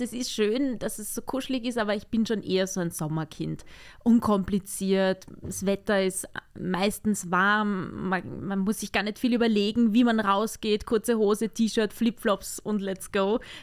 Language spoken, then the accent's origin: German; Lower Austria, Austria; als ich bin aufgewachsen in Niederösterreich, so am Stadtrand von Wien, und wir hatten das Glück, echt einen schönen Garten zu haben.